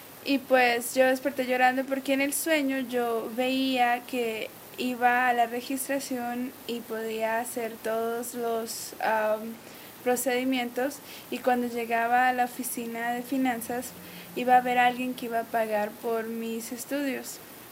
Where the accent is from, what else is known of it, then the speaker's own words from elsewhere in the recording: Colombia; soy del país de Colombia. Llegué a la Universidad de King, Southwestern Adventist University